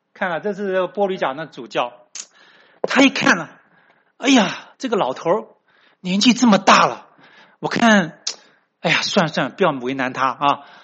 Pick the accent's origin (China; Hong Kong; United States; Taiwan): Taiwan; 我从台湾来的